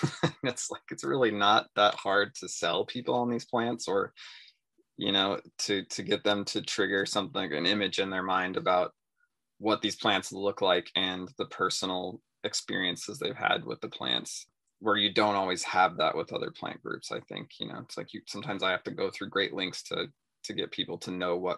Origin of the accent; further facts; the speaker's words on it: Colorado, United States; but growing up in Western Colorado had never, ever seen one.